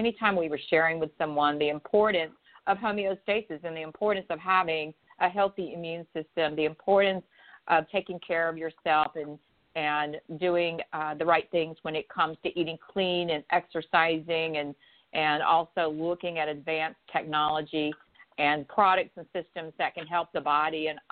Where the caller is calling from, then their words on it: Pawleys Island, South Carolina, United States; I'm calling in from Pawleys Island, South Carolina, where we've had just absolutely beautiful weather.